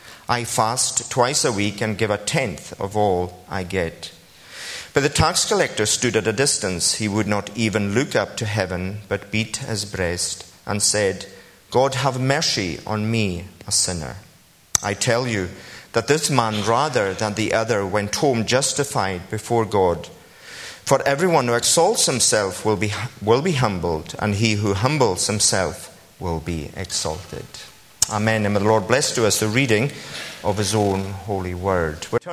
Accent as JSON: {"language": "English", "town": "Harris", "region": "Scotland", "country": "United Kingdom", "said": "And I said, \"Oh, I come from the Kingdom of Harris.\""}